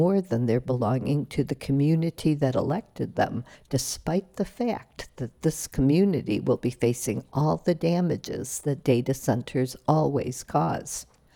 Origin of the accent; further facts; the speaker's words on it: Chicago, Illinois, United States; now in Duluth, United States; Maybe it's because I grew up in Chicago